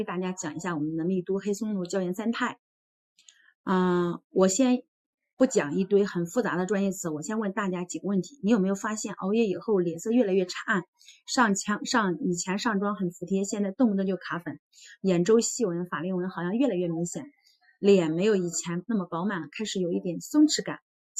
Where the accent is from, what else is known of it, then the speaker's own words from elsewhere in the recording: Shangqiu, Henan, China; 大家好，我是来自河南商丘的